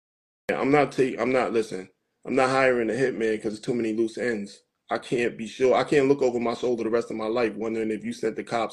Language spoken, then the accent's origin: English; New York, United States; Sorry, I was being a New Yorker.